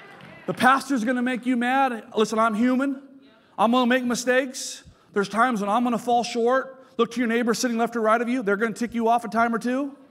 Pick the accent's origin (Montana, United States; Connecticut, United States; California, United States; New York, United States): California, United States; I came from the Bay Area, Solano County, the most diverse county in the state of California.